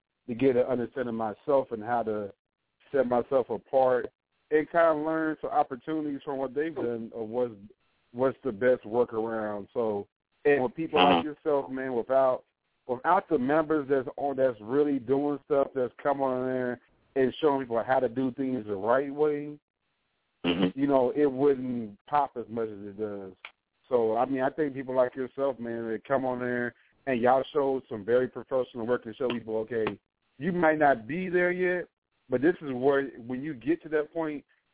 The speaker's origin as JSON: {"language": "English", "region": "New Jersey", "country": "United States", "said": "A lot of it's because of my because of just how my accent is and stuff. And a lot of again goes back to me because I'm originally from Jersey, so I got all that mixed in me."}